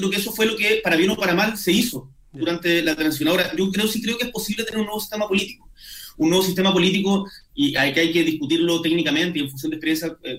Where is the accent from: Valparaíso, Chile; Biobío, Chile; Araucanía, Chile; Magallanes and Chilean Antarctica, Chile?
Magallanes and Chilean Antarctica, Chile; Yo soy de Magallanes y, por ejemplo, en el contexto de esta pandemia, que le ha pegado muy duro a Magallanes